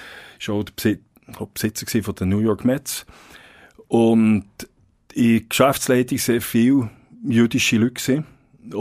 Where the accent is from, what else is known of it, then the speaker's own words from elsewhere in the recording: Switzerland; für einen als Schweizer